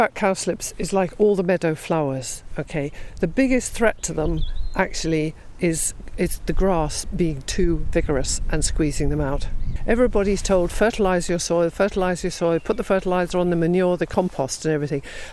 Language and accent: English; England, United Kingdom; I mean, I grew up in England and, you know, things like cowslips were folklore, memory, rather than reality.